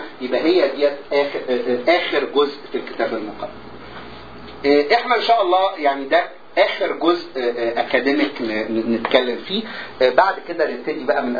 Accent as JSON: {"language": "Arabic", "country": "Egypt", "moved": "yes", "said": "انا جاي من مصر"}